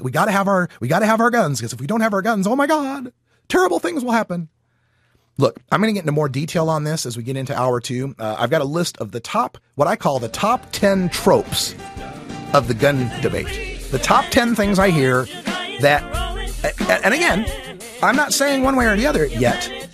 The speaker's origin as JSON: {"language": "English", "region": "Idaho", "country": "United States", "tie": "born or raised there", "said": "because like I said, I grew up in Idaho. I know the guys."}